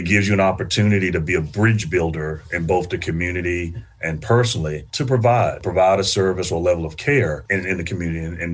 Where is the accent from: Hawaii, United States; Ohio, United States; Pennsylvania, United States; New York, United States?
Pennsylvania, United States; Chester; I grew up in Chester, Pennsylvania, just south of Philly, just north of Delaware. And Chester's really an interesting little town, industrial town.